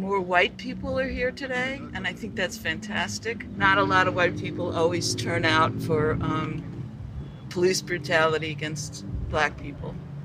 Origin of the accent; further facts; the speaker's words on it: Oakland, California, United States; I'm from Oakland, California.